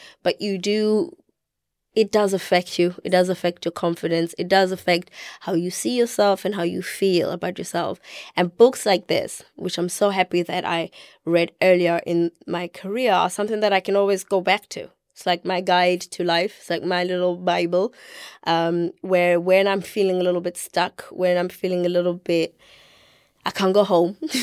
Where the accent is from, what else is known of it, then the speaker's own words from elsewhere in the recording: South Africa; I come from South Africa.